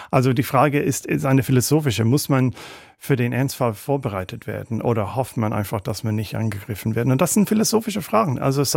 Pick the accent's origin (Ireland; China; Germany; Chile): Ireland; German is a second language; Ich komme aus Irland, ein kleines Land, wir wollen uns auch abkapseln.